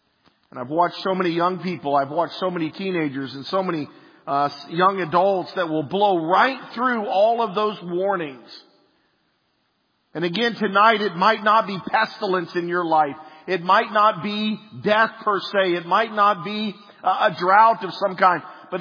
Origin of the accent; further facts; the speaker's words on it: Burke, Virginia, United States; that's the window of the bedroom that I grew up in right here in Burke.